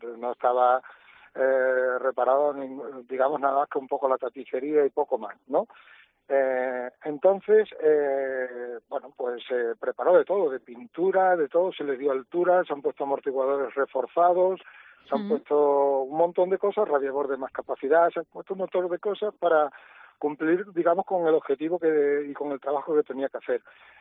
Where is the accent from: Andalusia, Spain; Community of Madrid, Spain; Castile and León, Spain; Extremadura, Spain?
Extremadura, Spain; Badajoz; Y digo, no, mira, somos de Badajoz.